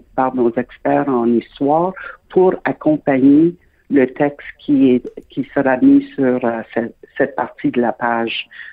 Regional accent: Quebec, Canada; on nous appelait des Canadiens français. Maintenant, nous sommes des Québécois.

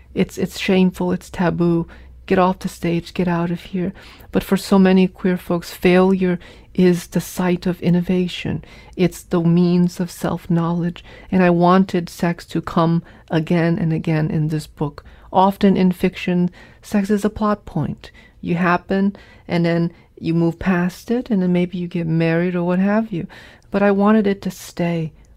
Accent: New England, United States; There are lovely things about growing up in New England, and one of it is the diversity and the challenges and the joy, the rich, lush summers.

